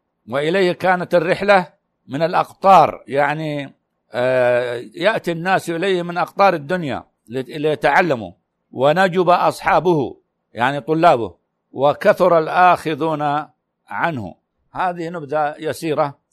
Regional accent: Saudi Arabia; يوم الخميس الموافق عندنا في السعودية الثاني من صفر

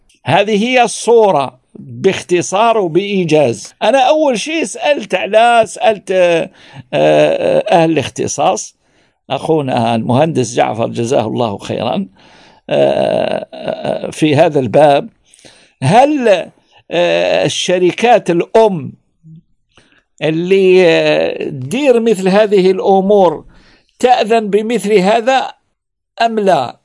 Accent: Algeria; وهذا خاصة في الغرب، في الغرب الجزائري عندنا يا حوجي.

